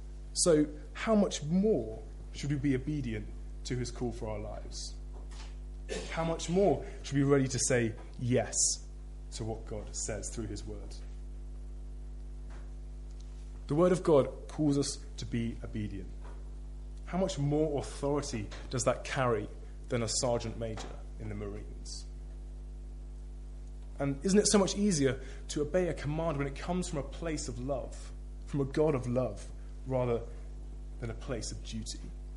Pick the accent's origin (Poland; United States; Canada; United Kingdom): United Kingdom; I don't know what you've grumbled about today, but being British, I presume it's something.